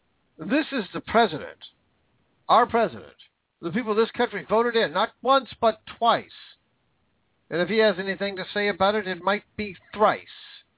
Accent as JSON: {"language": "English", "country": "United States", "tie": "born or raised there", "said": "I mean, I'm born and raised in America, but I'm all German."}